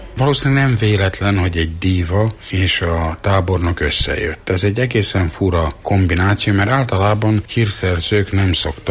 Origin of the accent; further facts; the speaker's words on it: Vojvodina, Serbia; mint délvidéken, ahonnan én magam is származom